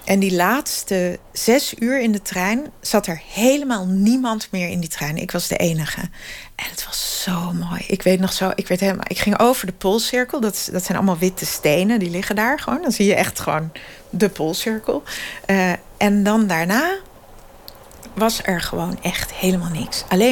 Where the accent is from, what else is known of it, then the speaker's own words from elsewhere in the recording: Sweden; Ik kom uit Zweden.